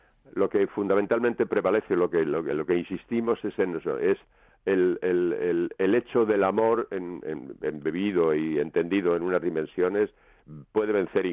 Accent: Chinchón, Community of Madrid, Spain; born or raised there

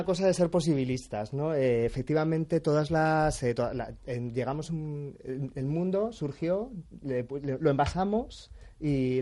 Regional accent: Almería, Andalusia, Spain; now in Málaga, Spain; Yo soy de Almería, vivo de medio malagueño, medio almeriense.

